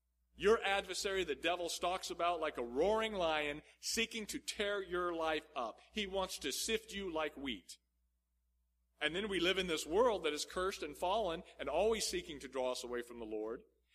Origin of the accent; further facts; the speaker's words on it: Nevada, United States; I grew up in Nevada, not far from Virginia City, and there were mine shafts all over the place.